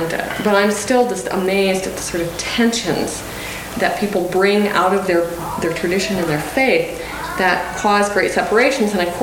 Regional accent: Bozeman, Montana, United States; I remember growing up in Montana, and our Lutheran church, there were only two Lutheran churches in Bozeman.

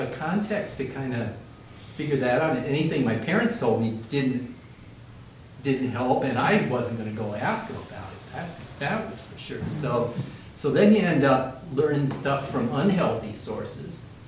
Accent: New York City, New York, United States; because I didn't grow up on a farm, I grew up in New York City.

